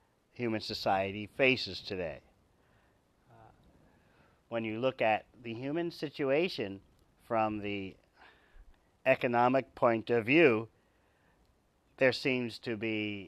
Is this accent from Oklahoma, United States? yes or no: no; New York City, New York, United States; born there; I was not born in India. As you heard, I was born in New York City.